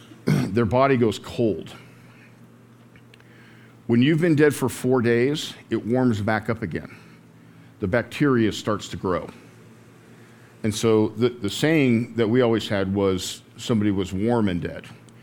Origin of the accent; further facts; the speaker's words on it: Boulder, Colorado, United States; You guys know I was raised in Boulder public schools, right?